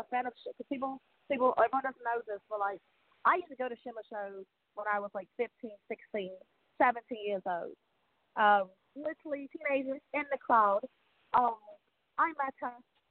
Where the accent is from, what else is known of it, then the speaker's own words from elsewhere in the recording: England, United Kingdom; when I go back and have my first match in my home country of England